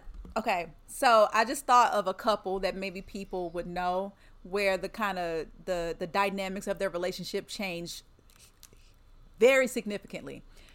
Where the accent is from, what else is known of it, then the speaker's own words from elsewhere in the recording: Lexington, United States; But this girl from my hometown, Lexington, she posted.